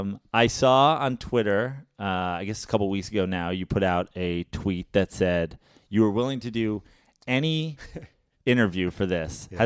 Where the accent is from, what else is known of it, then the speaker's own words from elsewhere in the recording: Katonah, New York, United States; I'm from Katona.